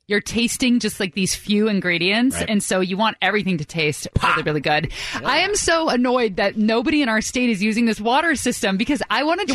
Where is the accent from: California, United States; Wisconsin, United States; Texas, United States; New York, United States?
California, United States; like you're from Chicago, I'm from the Bay Area, Aaron's from New Jersey, there are things that you miss.